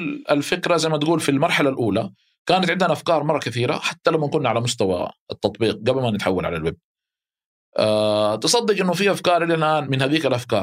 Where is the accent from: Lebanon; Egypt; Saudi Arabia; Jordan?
Saudi Arabia; Mecca, Makkah Province; فأنا عارف الخروج من مكة قديش صعب